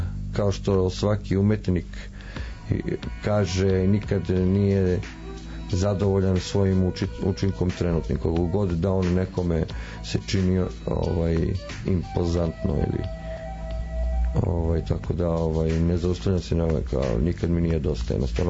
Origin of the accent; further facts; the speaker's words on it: Belgrade, Serbia; pošto sam odrastao na Medakoviću dvojci, to je bratsko naselje, to jest produžetak